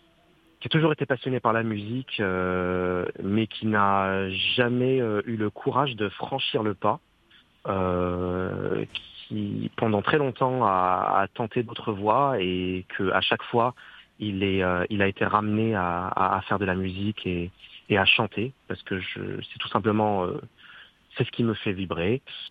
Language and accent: French; Algiers, Algiers Province, Algeria; Et donc, je suis né à Alger, à Boulogne, exactement. Et j'ai grandi donc en Algérie.